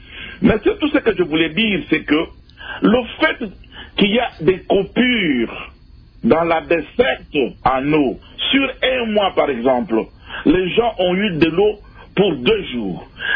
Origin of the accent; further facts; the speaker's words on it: DR Congo; Je suis Congolais, j'ai vécu dans ce pays